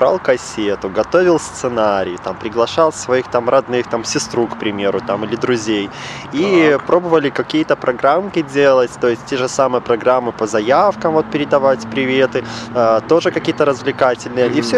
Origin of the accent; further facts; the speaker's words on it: Minsk, Belarus; born there; получается, родился в Минске, потом уехал за город, и за городом какое-то вот себе искал развлечение.